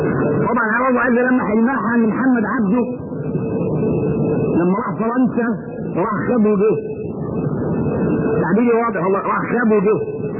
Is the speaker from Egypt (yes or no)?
yes; Egypt; وعندنا في مصر ناس بتقبل الحجره